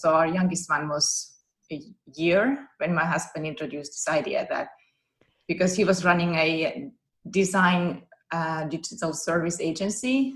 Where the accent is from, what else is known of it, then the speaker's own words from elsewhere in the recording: Finland; moved away as an adult; now in California, United States; We've been out here for, this is our 9th year. So I come from Finland and studied to become a teacher